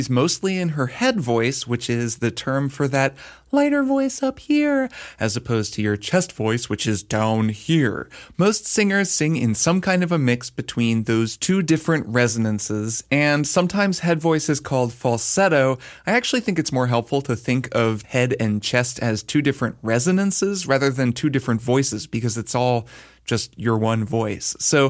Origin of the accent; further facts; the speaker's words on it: Portland, Oregon, United States; out of my hometown of Portland, Oregon.